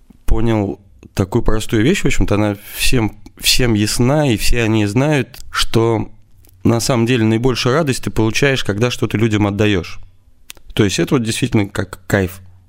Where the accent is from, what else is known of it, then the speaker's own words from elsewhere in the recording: Kinel, Samara Oblast, Russia; В Кинеле, это мой родной город, я его люблю по-своему